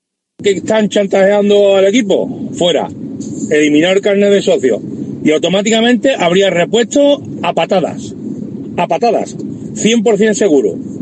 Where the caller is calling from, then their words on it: Seville, Andalusia, Spain; de Sevilla. Yo que lo veo desde la distancia